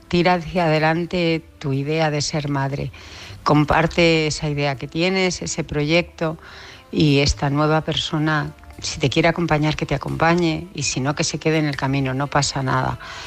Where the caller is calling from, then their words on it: Barcelona, Catalonia, Spain; de Barcelona.